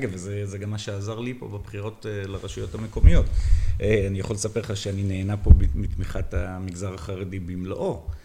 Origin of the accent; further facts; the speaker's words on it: Migdal HaEmek, Northern District, Israel; ואני נולדתי, גדלתי פה בעיר, כי... ונשארתי לגור פה בעיר, כי תמיד רציתי לשנות את העיר הזאת. העיר בת 70.